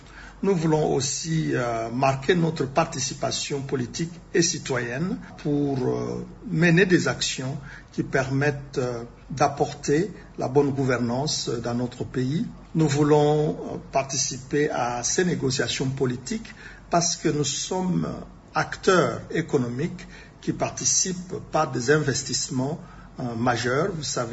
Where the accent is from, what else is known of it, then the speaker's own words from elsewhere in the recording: DR Congo; en tant que Congolais de la diaspora